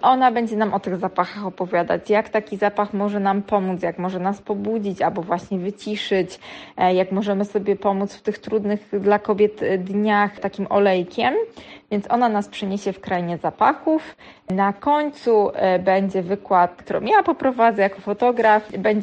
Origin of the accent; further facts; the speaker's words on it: Złoczew, Łódź Voivodeship, Poland; a że pochodzę ze Złoczewa i mam sentyment do tego miasta, ponieważ nadal mieszkają tam moi rodzice